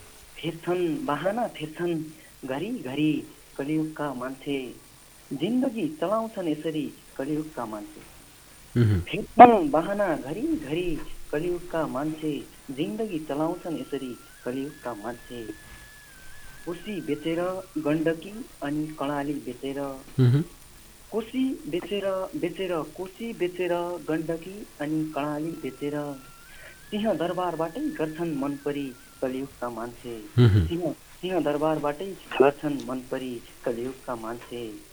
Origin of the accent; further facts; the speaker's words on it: Panchapuri, Karnali Province, Nepal; now in Birendranagar, Nepal; म पश्चिम पञ्चपुरी 10 को मान्छे … हाल चाहिँ वीरेन्द्रनगरबाट।